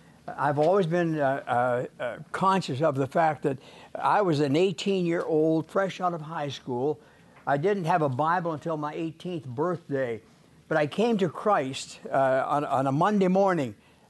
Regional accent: Saskatchewan, Canada; born there; So I was born in Saskatchewan.

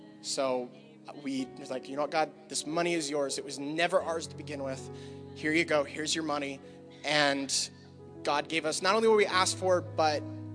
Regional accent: Oregon, United States; for their first Christmas away from home, we're from Oregon, their first Christmas away from family

